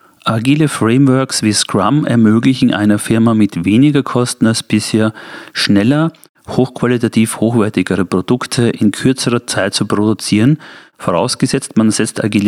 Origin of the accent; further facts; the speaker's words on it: Vienna, Austria; ich stamme aus Österreich, aus Wien